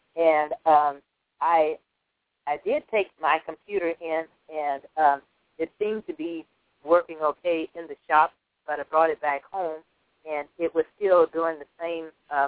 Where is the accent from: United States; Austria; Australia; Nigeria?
United States; Indiana; we grew up in Indiana. And in Indiana, in the cold months, you couldn't go without doing laundry.